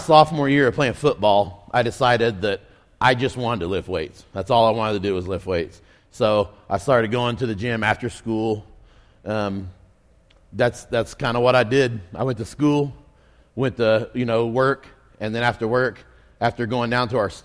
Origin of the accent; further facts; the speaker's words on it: Mustang, Oklahoma, United States; I grew up in Mustang, Oklahoma. It's a small town outside of Oklahoma City. We grew up doing farm work, watermelon, pumpkins, cantaloupes.